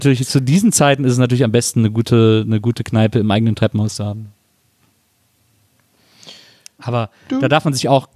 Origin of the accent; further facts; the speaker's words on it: Reutlingen, Baden-Württemberg, Germany; now in Tübingen, Germany; Ich komme aus Reutlingen, wohne aber mittlerweile in Tübingen